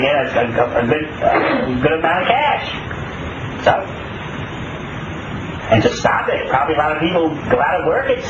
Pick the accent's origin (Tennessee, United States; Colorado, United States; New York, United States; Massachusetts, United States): New York, United States; let's go back to the New York example. I'm from New York.